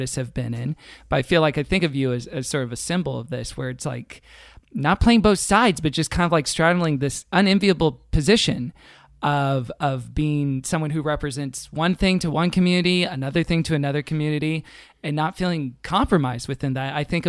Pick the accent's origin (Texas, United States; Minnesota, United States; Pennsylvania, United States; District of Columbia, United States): Texas, United States; Houston; now in Pasadena, United States; We're both in Pasadena, California. I grew up in Houston, Texas, though, so not too far from